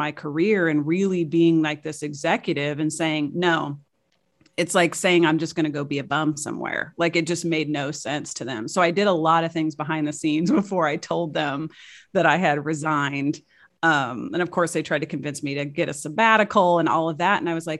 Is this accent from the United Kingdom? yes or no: no; Missouri, United States; moved away as an adult; now in Seattle, United States; I'm from Missouri originally, and I was just tired. I was in my 30s. I was like, I'm done with this. So at my 30th birthday, I moved to Seattle.